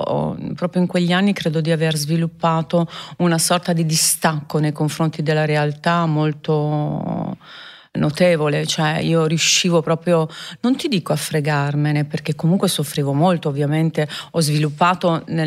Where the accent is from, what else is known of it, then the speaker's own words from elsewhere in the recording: Genoa, Liguria, Italy; born there; io sono nata a Genova